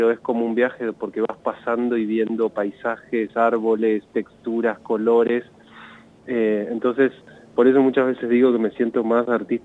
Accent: Chaco, Argentina; mi propia identidad, ¿no? Como argentino, chaqueño

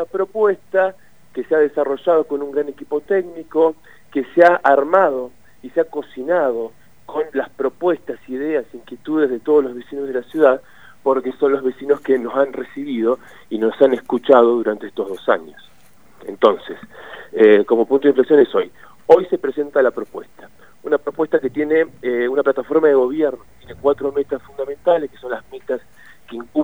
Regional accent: Tandil, Buenos Aires Province, Argentina; born there; now in Plottier, Argentina; Soy nacido en Tandil, hace casi 20 años que vivo en Plotier

